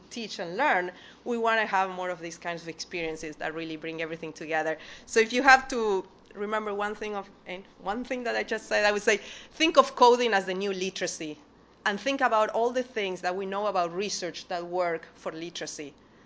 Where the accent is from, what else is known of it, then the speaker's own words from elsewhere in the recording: Argentina; I'm originally from Argentina.